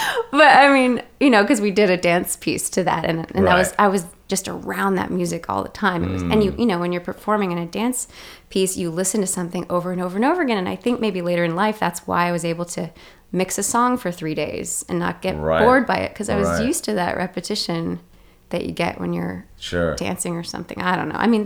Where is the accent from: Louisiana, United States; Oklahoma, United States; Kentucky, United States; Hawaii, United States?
Kentucky, United States; Louisville; also born or lived in Indiana / Missouri; But I was born I grew up in Indiana, Missouri, and Kentucky. But Kentucky is where I call home because I know people that live there still, and I learned to drive there